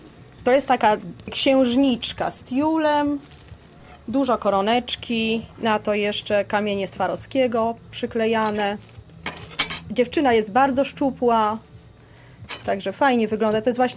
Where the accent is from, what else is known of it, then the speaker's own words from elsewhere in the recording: Lublin, Lublin Voivodeship, Poland; now in Wierzbica, Poland; Bo jestem w ogóle z Lublina.